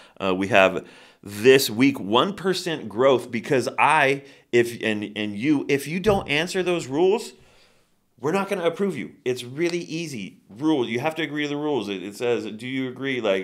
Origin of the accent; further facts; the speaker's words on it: Bishop, California, United States; Like I said, I was born and raised here in Bishop, and this is my town, man.